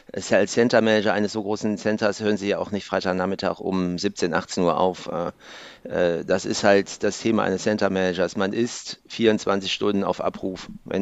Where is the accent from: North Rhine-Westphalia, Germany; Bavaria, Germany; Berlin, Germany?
North Rhine-Westphalia, Germany; Mönchengladbach; Ich bin aus Mönchengladbach.